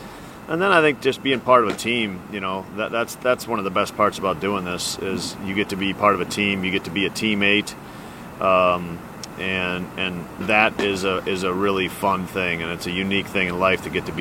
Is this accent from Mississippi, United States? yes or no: no; Milwaukee, Wisconsin, United States; I actually wasn't there that much before I played, even though I grew up in Milwaukee close by.